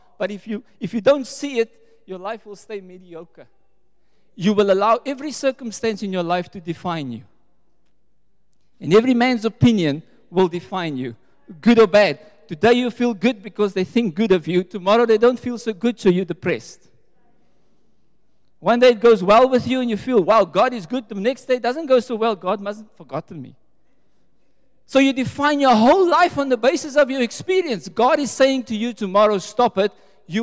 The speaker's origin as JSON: {"language": "English", "town": "Mitchell's Plain", "region": "Western Cape", "country": "South Africa", "tie": "born or raised there", "also_born_or_lived": "Stellenbosch", "said": "There's more to me than just, I'm coming from Mitchell's Plain, born in Stellenbosch. This is my history."}